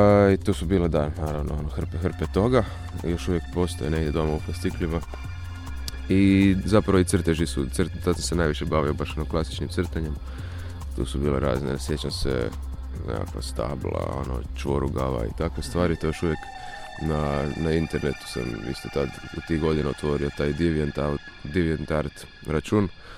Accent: Karlovac, Karlovac County, Croatia; tih godina je to baš isto kod nas u Karlovcu postalo malo popularnije

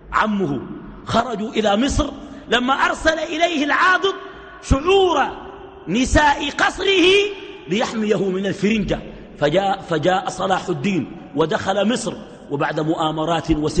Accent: Sudan; لكن تخيل الإمام عندنا في السودان مرتبه كم؟

